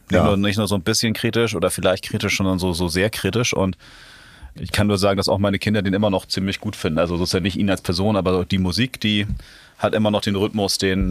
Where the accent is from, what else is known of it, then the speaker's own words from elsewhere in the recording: Hamburg, Germany; Also ich bin in Hamburg-Jenfeld aufgewachsen